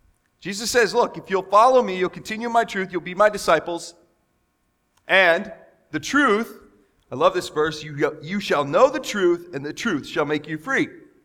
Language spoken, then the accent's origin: English; United States; And many of us would say that this morning because I'm American, right? I live in a free country.